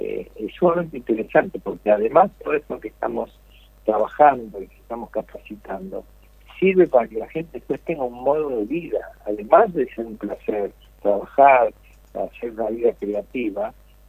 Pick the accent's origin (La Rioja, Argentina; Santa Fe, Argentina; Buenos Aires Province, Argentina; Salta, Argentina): Buenos Aires Province, Argentina; born there; Yo soy nacido en la Argentina, acá en la provincia de Buenos Aires, pero mis raíces son de la montaña de Cataluña